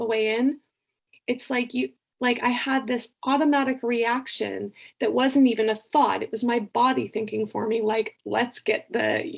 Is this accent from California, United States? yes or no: no; Florida, United States; most of my swimming has actually been done in Scotland, but I'm from Florida, Lizzie.